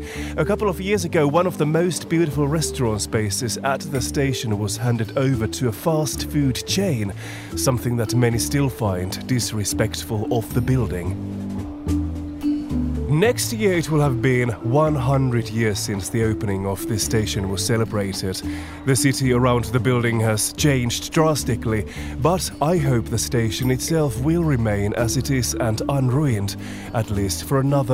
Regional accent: Finland; Helsinki is the city I feel most familiar with in my home country, Finland

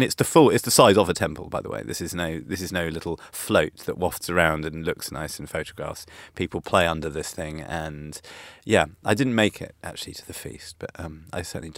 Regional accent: England, United Kingdom; accent: British; The first person, in fact, I met at the festival who turned around when he heard my British accent and he goes, "Ah, you what are you doing here at the festival? You come all the way from England to go dancing?"

